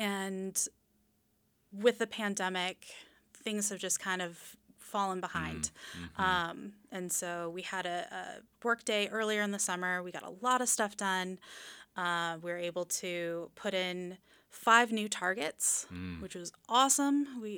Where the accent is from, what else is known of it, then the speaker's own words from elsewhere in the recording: Colorado, United States; So for me, it was, I grew up in Colorado, and so we had a outdoor lab in sixth grade.